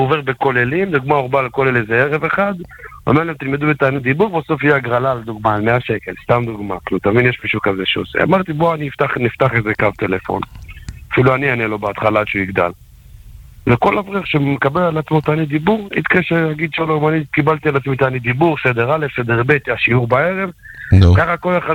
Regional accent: Jerusalem, Jerusalem District, Israel; אני מירושלים.

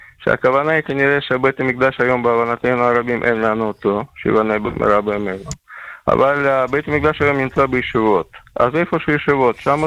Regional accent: Jerusalem, Jerusalem District, Israel

